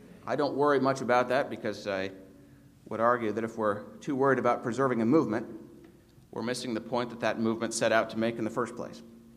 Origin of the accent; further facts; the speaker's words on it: Puyallup, Washington, United States; my neighbors and my family, people in Puyallup, are better at taking care of themselves